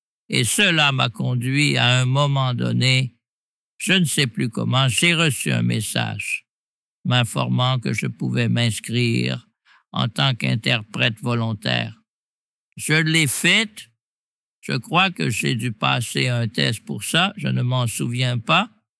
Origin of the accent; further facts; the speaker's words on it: Mechelen, Flanders, Belgium; je suis né en 1935 à Malines, où je vis toujours.